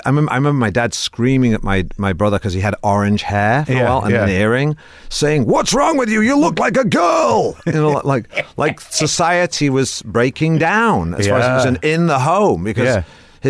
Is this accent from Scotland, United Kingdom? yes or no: no; Manchester, North West England, United Kingdom; But I grew up in Manchester